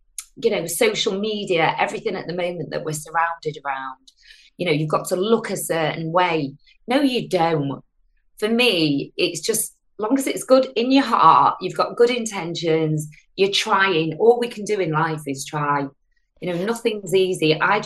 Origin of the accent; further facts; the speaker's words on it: United Kingdom; You know, I'm a British Asian, Indian background, and, you know, just seeing my mum, my aunties that weren't really allowed to have that confidence.